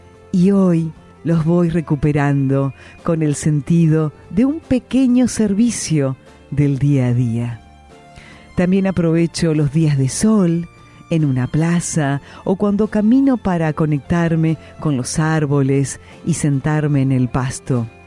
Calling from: Lanús, Buenos Aires Province, Argentina

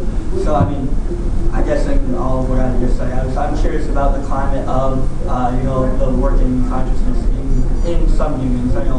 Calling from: Rochester, New York, United States; from Rochester.

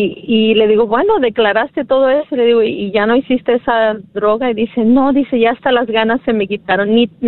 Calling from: Mesquite, Texas, United States; No, de Mesquí.

